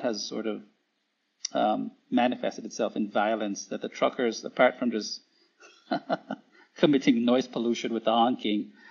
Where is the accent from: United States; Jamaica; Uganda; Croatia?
Jamaica; I was born and raised in Jamaica, so which is a third world country.